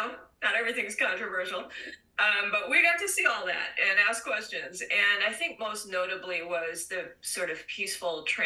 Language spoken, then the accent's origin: English; Chicago, Illinois, United States; also born or lived in Canada; And when I was little, we moved from the Chicago area to Canada, and we lived there for 5 years, and then we came back.